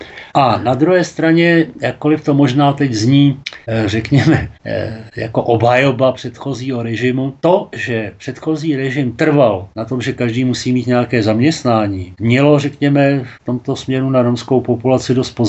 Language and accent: Czech; Most, Ústí nad Labem Region, Czechia; Já jsem rodilý Mostečák